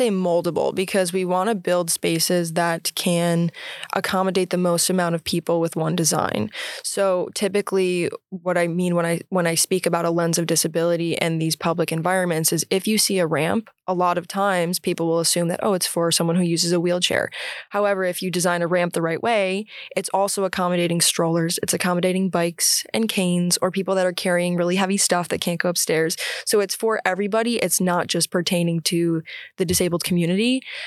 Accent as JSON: {"language": "English", "town": "Rochester", "region": "New York", "country": "United States", "said": "I'm from Rochester originally."}